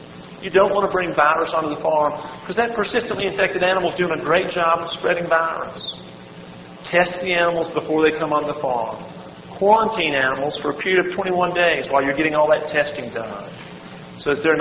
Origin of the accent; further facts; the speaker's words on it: Kentucky, United States; I come from Central Kentucky. My father runs a farm supply center there in Central Kentucky, has for the past 25 years.